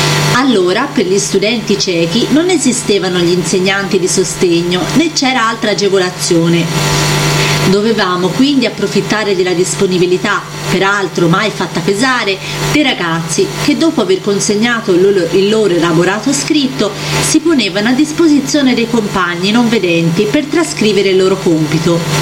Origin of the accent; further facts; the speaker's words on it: Gubbio, Umbria, Italy; born there; also born or lived in Rome; sono nato a Gubbio, in provincia di Perugia, il 27 marzo 1952.